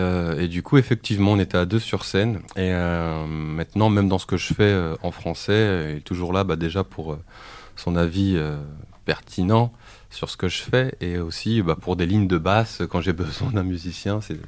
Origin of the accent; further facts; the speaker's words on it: Crépy-en-Valois, Hauts-de-France, France; also born or lived in Paris suburbs; j'ai 39 ans. Donc, je suis de Crépy-en-Valois. Donc, Crépy-en-Valois, c'est une grande histoire d'amour aussi parce que ça fait 25 ans que j'y suis. En collège, j'ai fait mes classes ici, quoi.